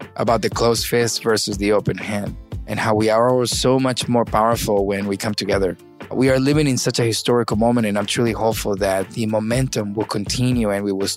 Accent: Venezuela; also born or lived in Miami, United States; now in United States; I was born in Miami and I was raised in Venezuela. When I came back to the United States, you know, I was a citizen.

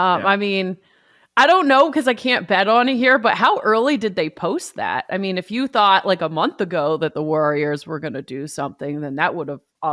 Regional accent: Vancouver, British Columbia, Canada; also born or lived in Toronto; because I'm from Vancouver and I lived in Toronto, so I didn't spend a lot of time in either place.

